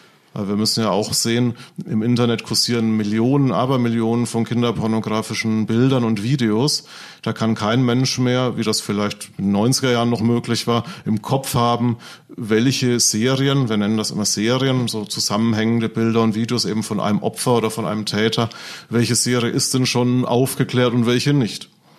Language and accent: German; Bavaria, Germany; wo ich herkomme aus Franken, das hört wahrscheinlich jeder